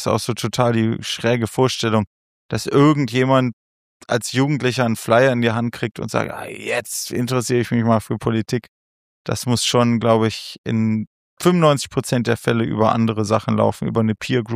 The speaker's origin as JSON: {"language": "German", "town": "Göttingen", "region": "Lower Saxony", "country": "Germany", "tie": "born or raised there", "said": "Wir kommen ja eigentlich aus Göttingen, gab es und gibt es eine große linke Szene. Da muss man sagen, wir sind da im Grunde sehr behütet aufgewachsen."}